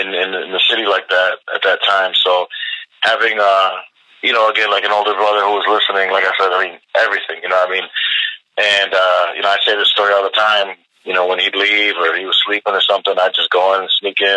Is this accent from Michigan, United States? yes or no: yes; Detroit, Michigan, United States; In between Southwest Detroit and like Metro Detroit, like 10 minutes outside of there.